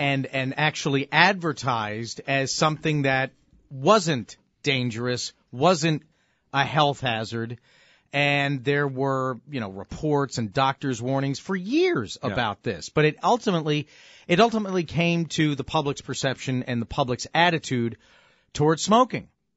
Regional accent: East Coast, United States; Where I was brought up on the East Coast, too, and have a very different view of firearms because I lived out in the middle of nowhere in the country.

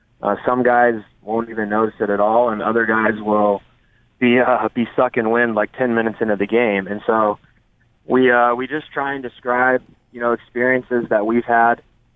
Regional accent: Kansas City, Missouri, United States; And I think growing up in the Midwest, especially here in Kansas City

